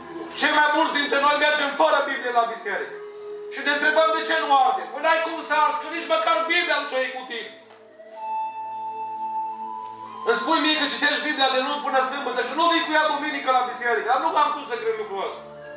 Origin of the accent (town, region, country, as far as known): Romania